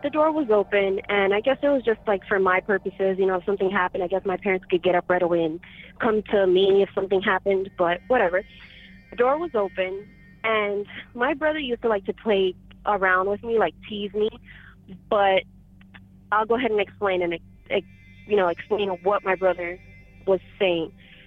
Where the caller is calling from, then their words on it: Miami, Florida, United States; I'm calling from Miami, Florida.